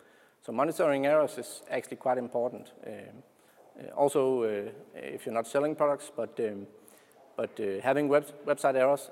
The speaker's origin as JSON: {"language": "English", "country": "Denmark", "second_language": "English", "said": "I'm from Denmark, so that's the reason for the weird accent."}